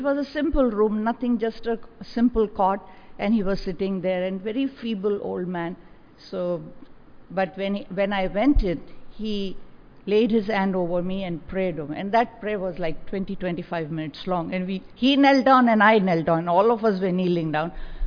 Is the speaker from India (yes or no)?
yes; India; he was very well known in my hometown and I think throughout India